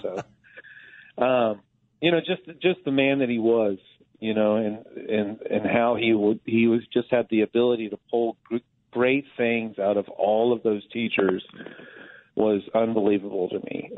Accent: Mulvane, Kansas, United States; I had growing up in Mulvane, I had amazing teachers.

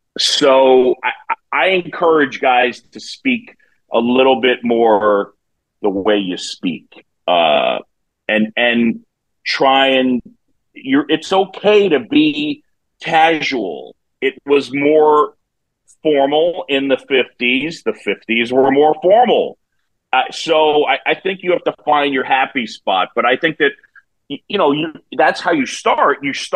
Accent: New York City, New York, United States; I grew up in New York City, you know, but I've always appreciated coming here.

